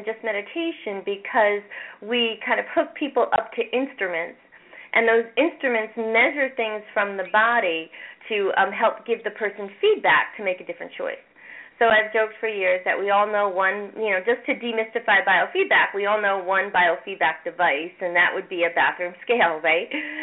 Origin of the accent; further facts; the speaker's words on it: New York, United States; born there; Sure. Well, I was born here in the Capital District